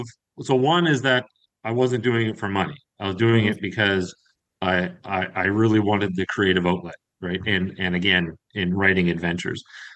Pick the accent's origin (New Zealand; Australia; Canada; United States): Canada; And I'm from I'm from Canada, but I'm from a rural part of Canada, a small town, and there's economic challenges.